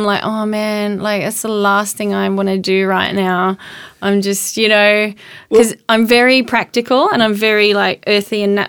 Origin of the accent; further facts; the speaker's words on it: Queensland, Australia; I'm from North Queensland. I grew up, you know, running around in cane paddocks